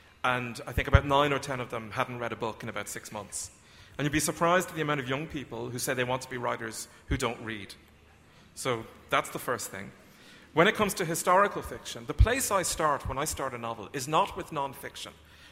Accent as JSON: {"language": "English", "country": "Ireland", "said": "Most Irish writers, if not all Irish writers, write about Ireland."}